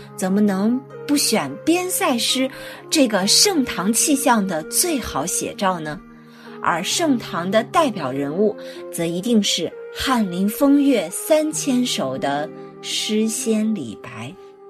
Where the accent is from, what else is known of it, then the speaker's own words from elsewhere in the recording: China; 所以你有没有发现，在我们中国人心里，能吸引我们的更好的境界，其实就是开阔、宏大，就是雄浑